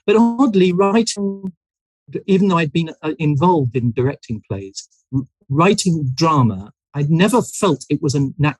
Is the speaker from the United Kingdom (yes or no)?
yes; United Kingdom; being a British person in America, was a really particular experience during those things, because there was a lot of nationalism and flag waving and so on that I felt I couldn't quite identify with because I was a foreigner.